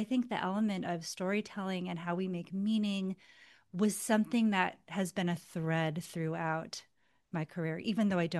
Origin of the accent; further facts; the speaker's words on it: Santa Cruz, California, United States; now in San Francisco, United States; But I grew up in Santa Cruz, California, which is a smaller beach town. And that feels like my heart home.